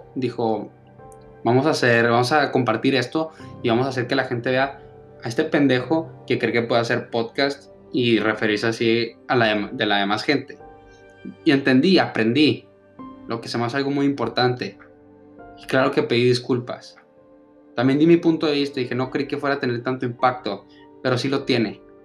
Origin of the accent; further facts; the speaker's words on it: Ciudad Juárez, Chihuahua, Mexico; hablo de Ciudad Juárez porque es de donde yo soy, donde nací, bueno, no donde nací, la verdad, pero donde crecí. Siento que yo soy de ahí, por eso dije nací.